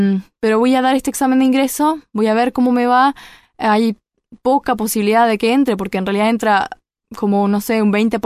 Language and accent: Spanish; Uruguay; yo nací en Uruguay, están mis padres extranjeros, pero en realidad yo re uruguaya, sí. Con 3 hermanos más. Estudié acá, hice escuela, liceo, empecé la facultad